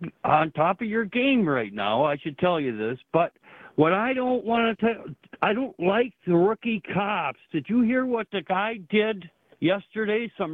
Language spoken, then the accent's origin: English; Wisconsin, United States; coming out of Madison and Waukesha, boy, that's right in my hometown.